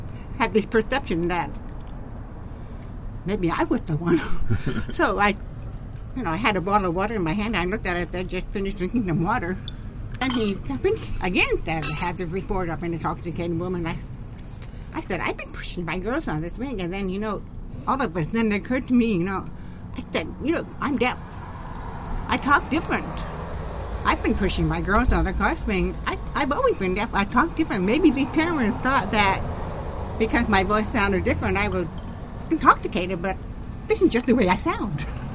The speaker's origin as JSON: {"language": "English", "town": "Warrenton", "country": "United States", "tie": "born or raised there", "said": "Yeah, I grew up in Warrenton. Yeah, and my family had been in this area for quite a long time. I went to Warrenton Elementary School, the junior high, Warrenton High School."}